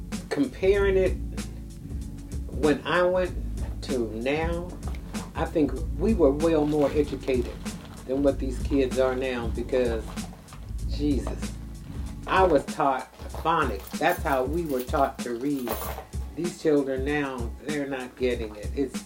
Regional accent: Los Angeles, California, United States; I was born in East LA, and the first neighborhood that I could remember is Pico Garden Projects, because my father was in the military, so that was our military housing.

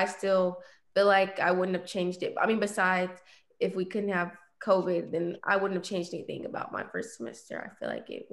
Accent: Little Elm, Texas, United States; And so I think that growing up in Little Elm, I was very prepared academically, you know, time management, organizing.

